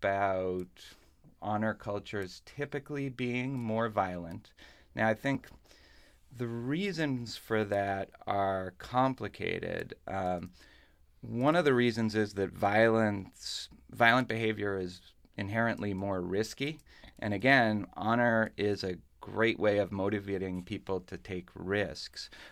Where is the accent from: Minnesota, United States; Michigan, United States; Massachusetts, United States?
Massachusetts, United States; Boston; There's a great one in my hometown of Boston, Montreal.